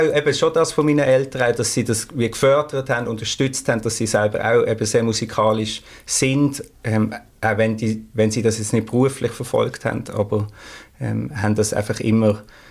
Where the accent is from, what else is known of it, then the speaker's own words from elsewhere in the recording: Hölstein, Basel-Landschaft, Switzerland; so bei einer Familie mit drei Geschwister aufgewachsen in Hölsten im Waldenburgertal.